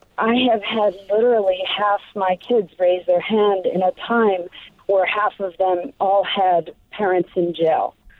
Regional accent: New York, United States; I grew up in New York City. I went to city schools.

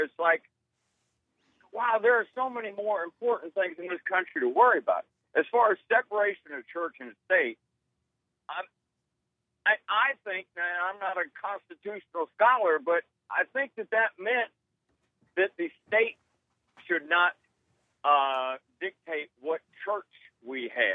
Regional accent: the South, United States; I'm not from this area. I'm from the South, where all those supposedly narrow-minded are.

